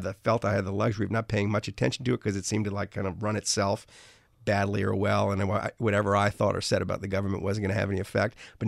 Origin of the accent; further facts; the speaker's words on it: New Orleans, Louisiana, United States; I grew up in New Orleans. So, you know, hurricanes when I was a kid, used to like come out of nowhere